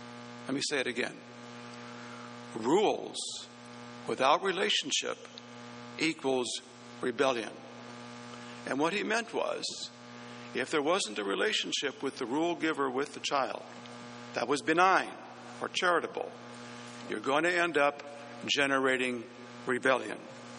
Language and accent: English; Minnesota, United States; When I was in school growing up in Minnesota, I had that happen on one occasion.